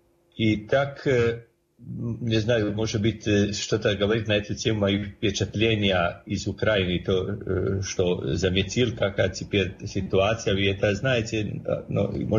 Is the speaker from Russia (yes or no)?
no; Croatia; Даже забыли сказать, что я из Хорватии